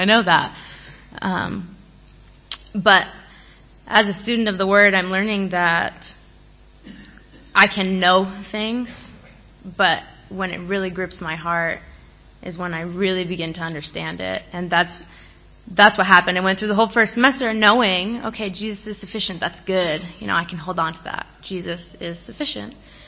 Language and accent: English; Maine, United States; I am not from 20 minutes outside of Los Angeles. I'm from Maine, which, fun fact, is the only state that's a one-syllable word.